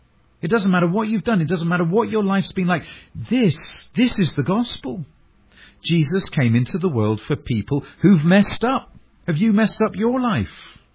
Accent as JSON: {"language": "English", "region": "England", "country": "United Kingdom", "said": "Now, I'm from England, and you don't need me to tell you that that is terrible grammar."}